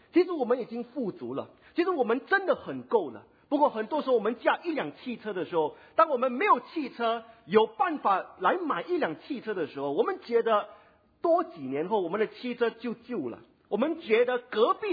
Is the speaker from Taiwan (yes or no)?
no; Singapore; 那不过可惜的就是我们新加坡人常常，或者我们自己常常以为我们不够。